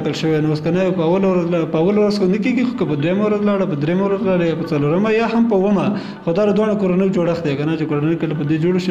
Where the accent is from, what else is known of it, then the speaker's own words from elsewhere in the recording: Kunar, Afghanistan; زه اصلا د کونړ ولایت اوسیدونکی یم.